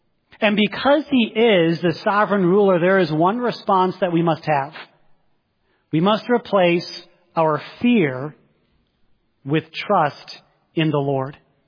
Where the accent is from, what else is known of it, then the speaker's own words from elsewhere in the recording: Wisconsin, United States; I grew up in Wisconsin. One of the things I miss about the North, something kind of silly, but I miss basements.